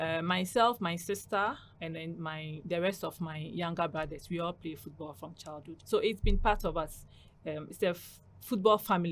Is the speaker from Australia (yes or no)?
no; Ghana; now in Qatar; I'm from Ghana. Currently, I'm studying sports management in HBKU here in Qatar.